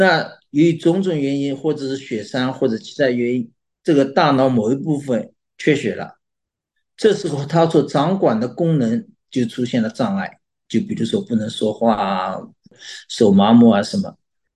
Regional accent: China; 因为还有一个中风呢，我们中国人喜欢叫这叫小中风。

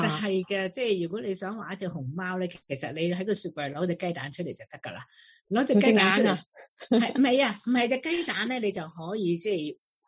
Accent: China

